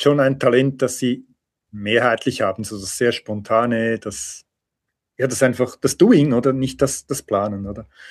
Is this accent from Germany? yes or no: no; Switzerland; der ist glücklicherweise bei uns in der Schweiz nicht so ein Thema. Schon etwas, aber es ist nicht ganz so extrem wie bei euch.